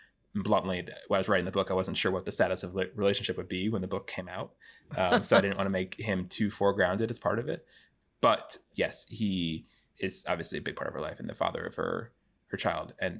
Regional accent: Washington, United States; went to one of his concerts, actually, when he was playing near my hometown of Washington.

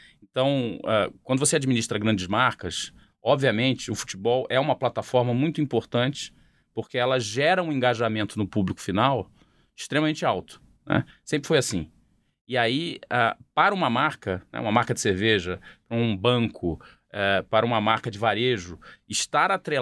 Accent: Rio de Janeiro, Brazil; sou carioca, nasci no Rio, então frequentando o Maracanã desde 5 anos de idade, 4 anos de idade.

